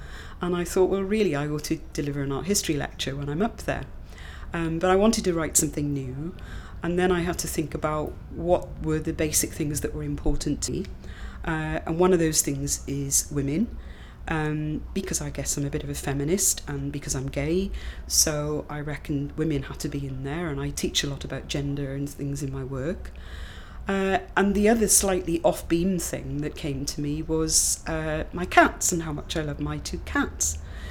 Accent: Swansea, Wales, United Kingdom; I'm 56 and I'm from Swansea in South Wales.

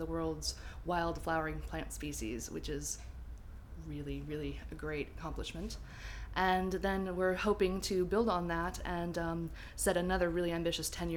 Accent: San Diego, California, United States; moved away as an adult; now in United Kingdom; I'm 34 and from San Diego, California.

